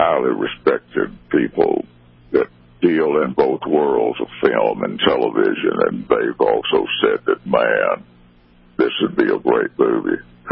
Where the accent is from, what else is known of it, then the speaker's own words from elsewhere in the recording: Brewton, Alabama, United States; in my hometown they have a porch festival where they got bands that come up packed full of people there, and they move down to the next house. There's another band going, so it's just a weekend of porch festival, they call it, down in Bruton, Alabama.